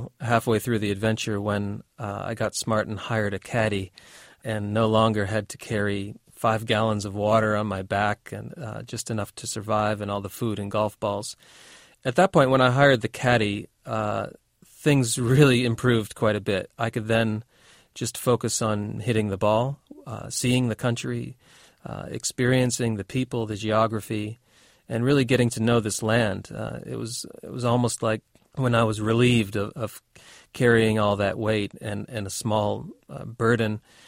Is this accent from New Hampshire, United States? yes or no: yes; New Hampshire, United States; camping as a child growing up in New Hampshire